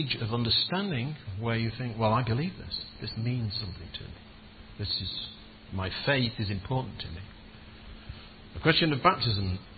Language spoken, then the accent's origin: English; Blackpool, North West England, United Kingdom; born there; I was born in Blackpool and christened in Lytham.